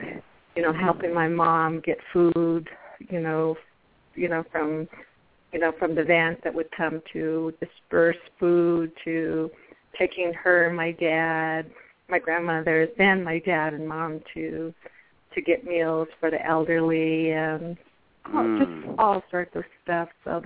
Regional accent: United States; Yeah, I'm actually from Tiso chapter. I was born and raised from that area, just outside of Tisto chapter, probably about 5 miles from Tisto chapter house.

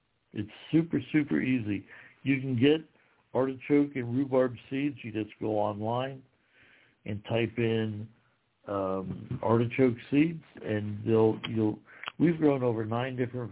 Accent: Ohio, United States; I'm from Ohio originally. We love to eat rhubarb.

